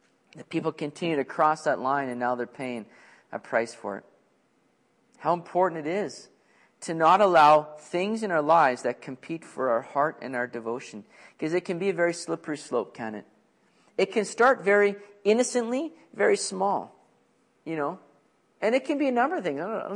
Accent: Richmond, British Columbia, Canada; I grew up in Richmond and everybody was worried, you know, when an earthquake hits, man, we're just a sinking island there

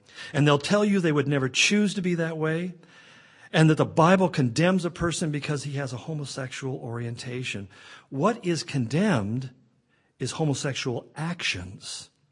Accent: Spokane, Washington, United States; You know, again, I'm a kid from Spokane.

